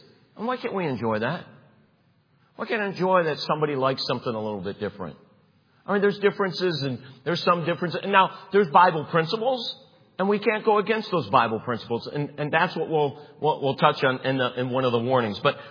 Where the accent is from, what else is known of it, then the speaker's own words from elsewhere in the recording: Cleveland, Ohio, United States; I grew up in Cleveland. Like, you know what you did when you heard bullets? You ducked.